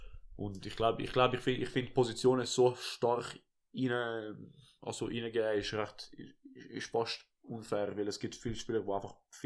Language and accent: German; Italy; German is a second language; Und ich rede über das, weil ich bin ein Italiener.